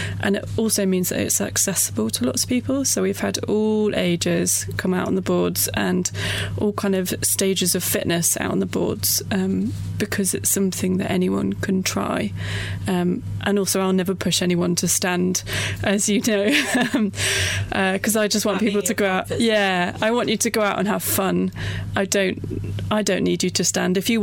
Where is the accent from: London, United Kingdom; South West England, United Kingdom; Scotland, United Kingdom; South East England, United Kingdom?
London, United Kingdom; very lucky in that we grew up near the Thames and the River Crane as well. So we had water sports growing up.